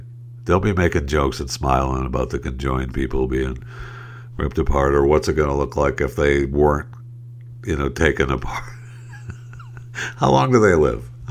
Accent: Saginaw, Michigan, United States; my hometown is Saginaw, Michigan. I was born in Saginaw, Michigan

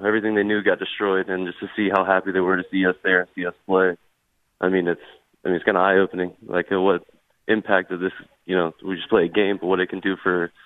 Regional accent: Jacksonville, Florida, United States; I'm from Jacksonville.

